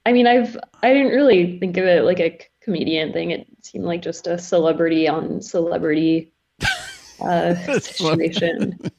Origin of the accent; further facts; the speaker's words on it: New York, United States; I'm probably biased because I'm from New York